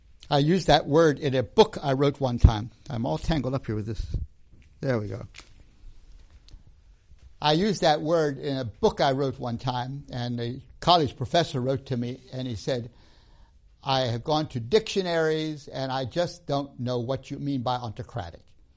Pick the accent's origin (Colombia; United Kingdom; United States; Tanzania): Tanzania; I grew up in Tanzania, as you know, and let's just imagine that I am a participant, I'm a Zanaki